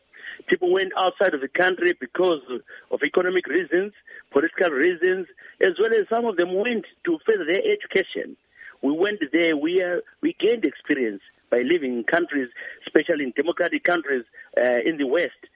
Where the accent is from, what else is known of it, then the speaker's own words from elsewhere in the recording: Lower Gweru, Midlands, Zimbabwe; I come from Lower Kweru. So from Lower Kweru, we lag behind in terms of development and everything.